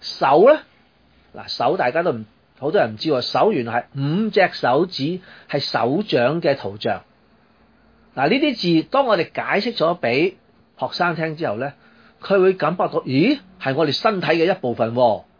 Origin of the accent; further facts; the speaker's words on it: China; 原来我们中国人讲到用一把刀来裁衣服